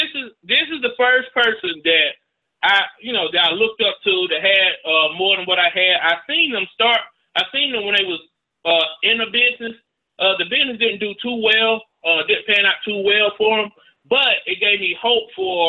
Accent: Rome, Georgia, United States; Well, I'm from Rome, Georgia, man. The home of the Seven Hills.

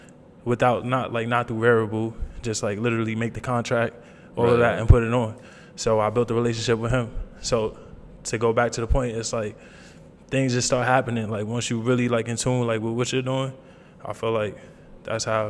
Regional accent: New York City, New York, United States; I'm from New York City. I'm an artist, entrepreneur, content creator.

